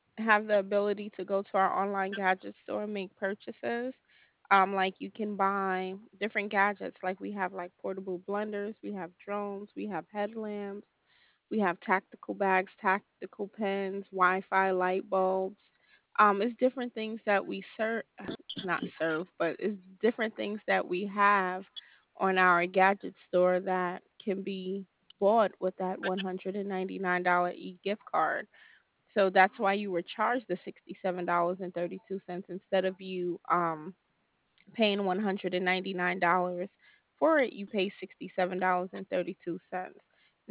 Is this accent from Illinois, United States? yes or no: no; New York, United States; now in Montgomery, United States; Brooklyn, New York.